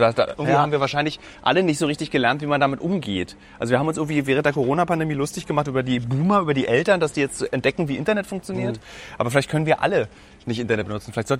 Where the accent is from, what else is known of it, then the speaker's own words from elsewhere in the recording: East Germany, Germany; also ich komme auch aus dem Osten